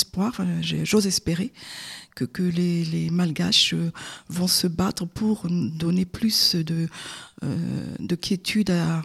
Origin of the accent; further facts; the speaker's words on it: Madagascar; moved away as an adult; now in France; Je suis née à Madagascar